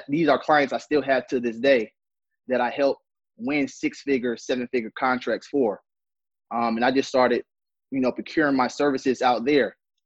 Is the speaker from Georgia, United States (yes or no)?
yes; Atlanta, Georgia, United States; I'm from Atlanta, Georgia. Zone 6, to be exact.